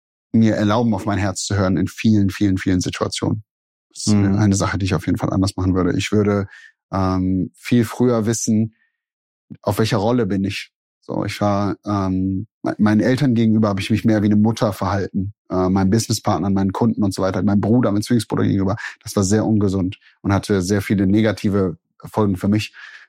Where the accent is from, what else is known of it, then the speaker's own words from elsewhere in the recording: Hückeswagen, North Rhine-Westphalia, Germany; Ich komme aus NRW zwischen Köln und Wuppertal, so aus dem Bergischen Land. Hückeswagen heißt das kleine Dorf, das kennt man nicht, ja. Da komme ich eigentlich her.